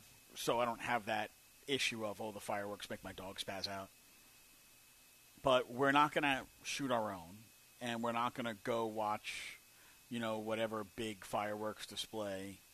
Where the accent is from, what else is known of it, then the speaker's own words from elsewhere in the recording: New York, United States; You know, like I said, we are originally from New York, and you're not allowed to have fireworks in New York.